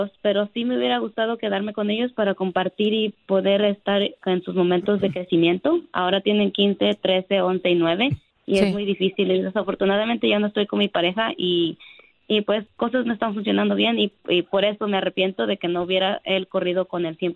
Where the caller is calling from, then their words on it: Madera, California, United States; De aquí, de Madera.